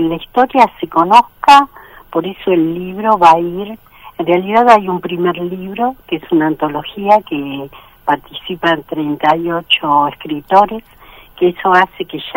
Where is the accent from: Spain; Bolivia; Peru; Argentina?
Argentina; como argentinos, como ciudadanos